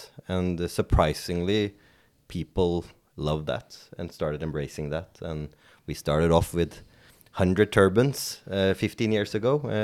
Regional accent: Norway; growing up in Norway, being a Sikh, having a turban, being different

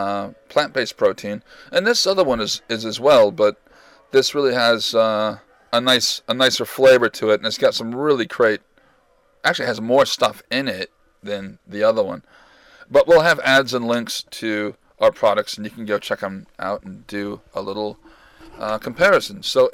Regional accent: United States; I am Native American, so I don't even know what this stuff is.

